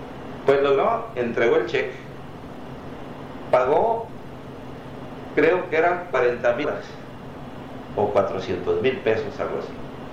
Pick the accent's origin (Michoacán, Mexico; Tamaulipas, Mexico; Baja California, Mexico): Baja California, Mexico; Santo Tomás; Yo soy originario de Santo Tomás, de un rancho. No terminé mi primaria por condiciones de la... Mira, no había más de cuarto año.